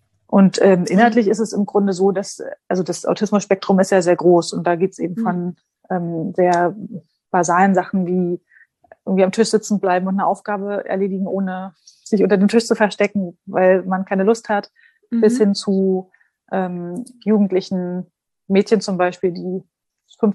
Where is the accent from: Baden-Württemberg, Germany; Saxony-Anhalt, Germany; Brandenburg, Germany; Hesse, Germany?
Saxony-Anhalt, Germany; Dessau; moved away as an adult; Okay, also ich bin 36 Jahre alt, bin aufgewachsen in Dessau in Sachsen-Anhalt und bin dann nach dem Abitur nach Karlsruhe gezogen, um dort zu studieren.